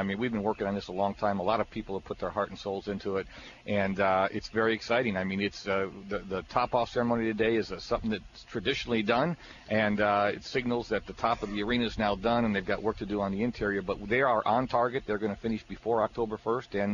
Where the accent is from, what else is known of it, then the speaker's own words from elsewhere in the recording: Milwaukee, Wisconsin, United States; I'm from Milwaukee. I know what Marquette University means to Milwaukee.